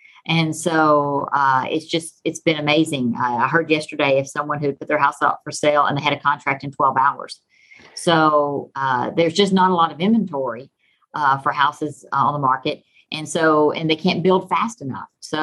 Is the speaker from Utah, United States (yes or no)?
no; Texas, United States; accent: Texan; So I am a native Texan, if you can't tell from my accent, but I'm originally from Southeast Texas, which is down by the Gulf of Mexico.